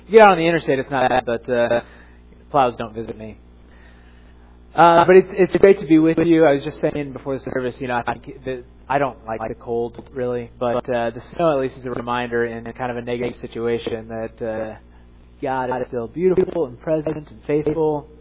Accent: Edwardsville, Illinois, United States; also born or lived in Boston; I grew up in Edwardsville, Illinois, right across the river, so I've been in the St. Louis area most of my life, but I lived for a year out in Boston

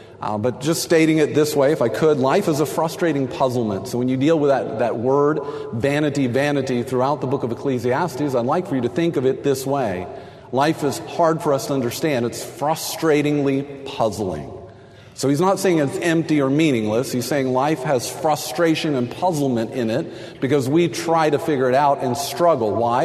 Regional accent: Texas, United States; I was very sad last night over the game, but that's because I grew up in Texas

